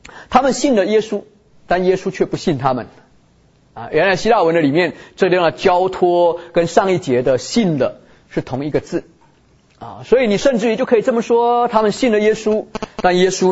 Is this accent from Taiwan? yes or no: yes; Taiwan; 我们跟几个跟我同样来自台湾背景的一些弟兄姊妹